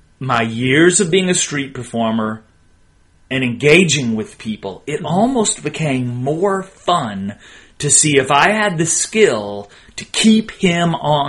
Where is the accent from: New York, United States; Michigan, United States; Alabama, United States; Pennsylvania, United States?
Alabama, United States; also born or lived in San Angelo, Texas; I was actually born in West Texas, born in San Angelo, but I grew up mostly in Alabama, and I spent a lot of time in the woods.